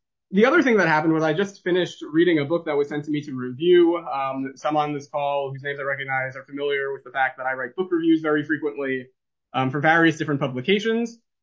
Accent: Fair Lawn, New Jersey, United States; We grew up about a 10-minute drive away from each other. I grew up in Fairlawn, New Jersey. He grew up in Wyckoff, New Jersey.

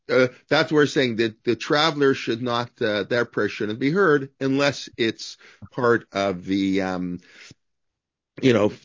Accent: Canada; I'm Canadian, so, you know, I can say things maybe a little bit easier than those Americans here.

